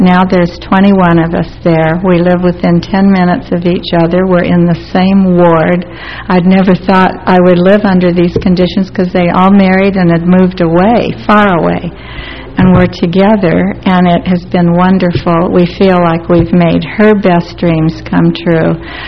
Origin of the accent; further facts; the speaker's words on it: California, United States; She had asked, we're all from Southern California, and she had asked us if we would move to the Woodlands, Texas, north of Houston